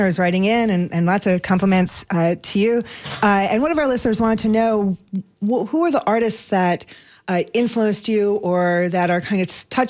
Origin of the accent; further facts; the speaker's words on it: New York, United States; I mean, New York is not perfect. I grew up in New York. It's not a perfect place.